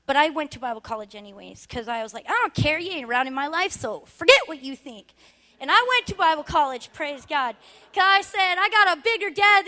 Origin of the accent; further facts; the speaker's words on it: Anchorage, Alaska, United States; And the last time they kicked me out and I was banned from the Anchorage School District, I started dropping out in the fifth grade, and my mom never made me go to school. And up here, we don't have any truancy laws.